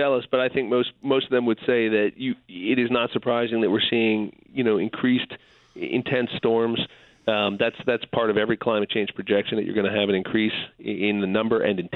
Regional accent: New York, United States; You know, as a New Yorker, I have to point out that it bothers me

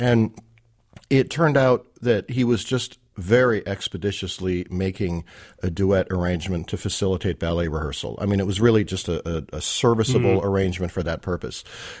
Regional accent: Vancouver, British Columbia, Canada; Of course, I grew up nearby in Vancouver.

